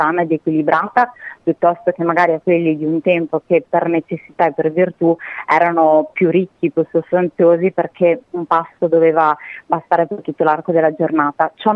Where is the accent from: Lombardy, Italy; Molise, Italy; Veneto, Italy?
Veneto, Italy; Vicenza; now in Torri di Quartesolo, Italy; Sono di Vicenza, della provincia di Vicenza, abito a Torre di Quartesolo, ma sono veneta doc da sempre.